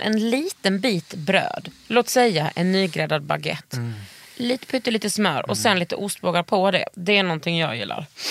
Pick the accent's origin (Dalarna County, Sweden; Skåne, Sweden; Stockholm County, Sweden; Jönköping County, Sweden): Skåne, Sweden; skåning. Är jag, förlåt.